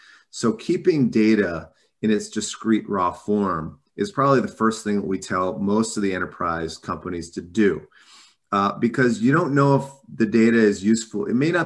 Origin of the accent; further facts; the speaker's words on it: Maryland, United States; because I grew up in Maryland around the government with NIH